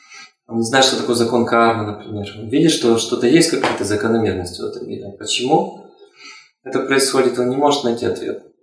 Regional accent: Almaty, Kazakhstan; Я приехал из города Алматы, из Казахстана. Родился тоже в Казахстане, в Алмате.

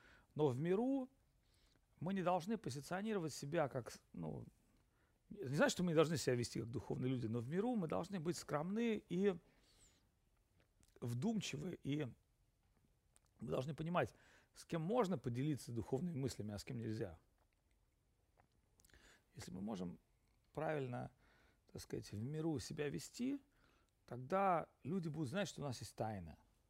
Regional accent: Saint Petersburg, Russia; Я сам из Питера, питерцев ненавижу, конечно

